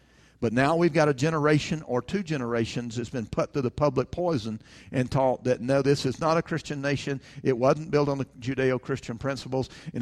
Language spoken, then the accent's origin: English; Alabama, United States; I grew up in Alabama where it is hot.